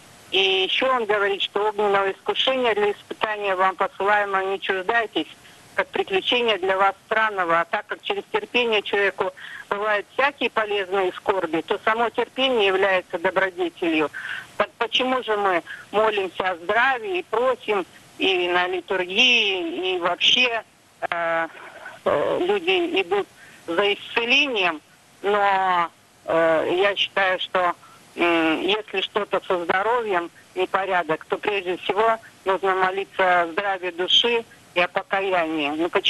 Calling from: Kaluga Oblast, Russia; я звоню из Калужской области.

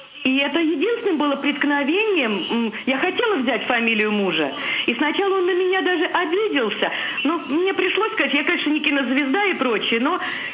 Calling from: Balashikha, Moscow Oblast, Russia; Я звоню из Балашихи, это Московская область.

